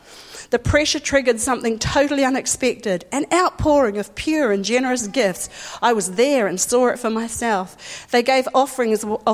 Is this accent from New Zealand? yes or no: yes; New Zealand; because I come from New Zealand, the land of sheep.